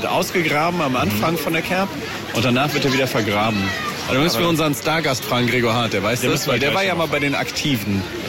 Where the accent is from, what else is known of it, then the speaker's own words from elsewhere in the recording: Erbenheim, Hesse, Germany; Ich komme ja aus Erbenheim. Wir sind hier auf der Erbenheimer Cap, aber ich war seit 10 Jahren nicht mehr hier